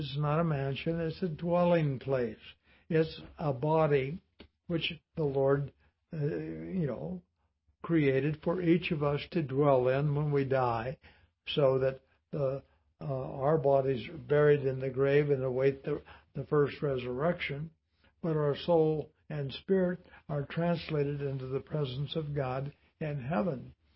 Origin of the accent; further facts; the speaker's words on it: Compton, California, United States; But I grew up in Compton, California, and they had a mausoleum down on Compton Boulevard.